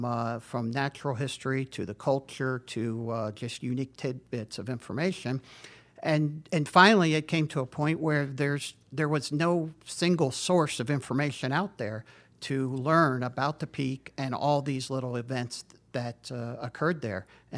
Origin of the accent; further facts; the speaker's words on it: Ohio, United States; because I'm originally from Ohio